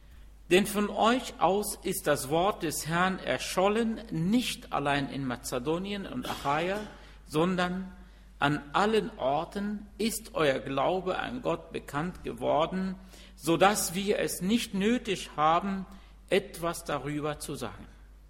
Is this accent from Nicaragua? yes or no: no; Egypt; now in Hanover, Germany; ich bin aus Ägypten. Ich bin hier in Hannover seit 2002